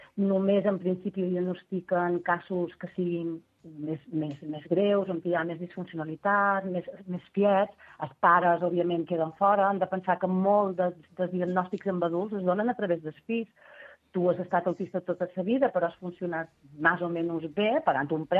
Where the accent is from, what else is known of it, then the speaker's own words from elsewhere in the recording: Balearic Islands, Spain; now in Barcelona, Spain; jo faig feina a Barcelona, jo som menorquina, però he vist a Barcelona i faig feina a Barcelona.